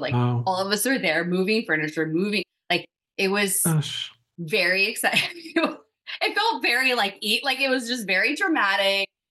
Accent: Florida, United States; accent: Southern; I had a little bit of a Southern accent growing up in Northern Florida. And I still say y'all.

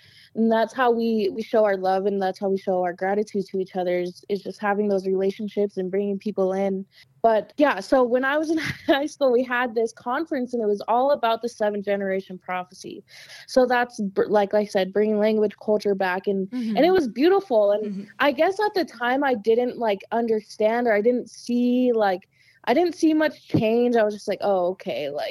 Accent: Fort Belknap Reservation, Montana, United States; I come from the reservation, so I guess I'm speaking from like reservation perspective. Mm-hmm. I'm from the Fort Belknap Reservation, so I guess this is just my experience.

